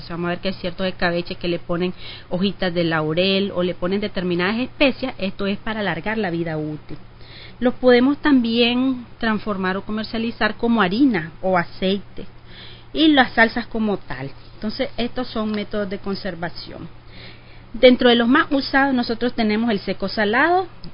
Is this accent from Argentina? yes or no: no; Nicaragua; nosotros como nicaragüenses tenemos más que todo lo que es la carne